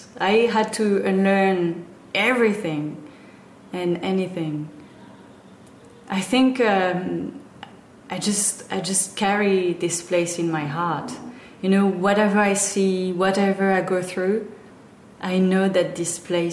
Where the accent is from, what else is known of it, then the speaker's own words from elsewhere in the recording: Paris, Île-de-France, France; English is a second language; now in Oroville, United States; growing up in Paris, I couldn't imagine that life was so beautiful and so blissful.